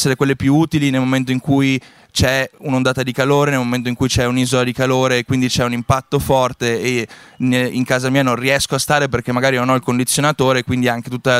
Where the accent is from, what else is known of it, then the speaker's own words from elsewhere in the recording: Padua, Veneto, Italy; Io vengo da Padova